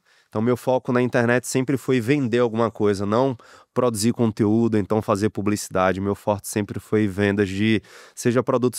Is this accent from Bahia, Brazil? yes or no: yes; Salvador, Bahia, Brazil; que eu sou de Salvador, eu moro na Bahia. Nasci, cresci e continuo morando lá em Salvador. Amo o meu estado, amo minha cidade, minha cultura.